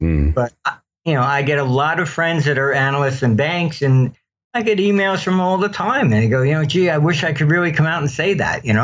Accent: United States; I get called in because I am an American.

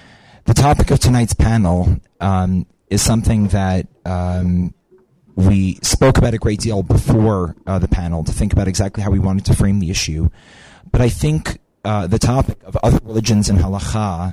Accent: New Jersey, United States; now in Israel; Jersey in the 1980s, the most exotic religionists I came in contact with were Presbyterians. And now my hometown is home to a significant population of Hindus, Muslims, Sikhs

